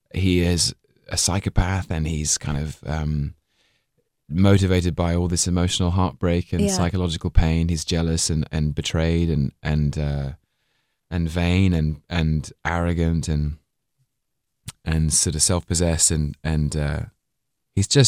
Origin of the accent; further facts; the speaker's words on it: London, United Kingdom; I grew up in London, a very sophisticated, old medieval city that's, you know, at the center of European culture.